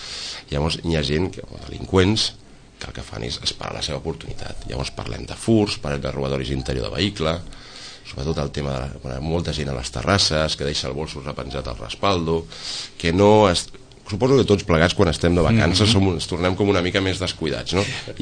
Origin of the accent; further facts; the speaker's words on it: Gavà, Catalonia, Spain; jo soc de fill de Gavà, llavors quan era més jove venia a Sitges com tothom d'aquí als voltants